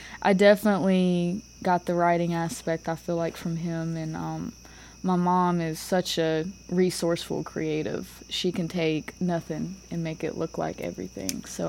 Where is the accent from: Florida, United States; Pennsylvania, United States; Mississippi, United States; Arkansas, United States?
Mississippi, United States; Starkville; I'm actually born and raised here in Starkville.